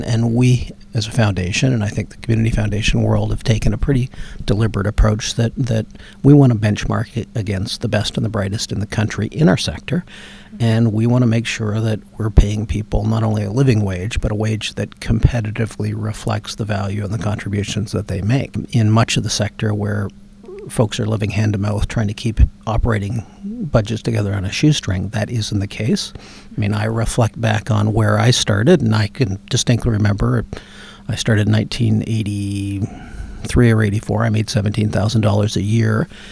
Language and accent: English; Hamilton, Ontario, Canada; a relatively privileged kid growing up in Southwest Hamilton.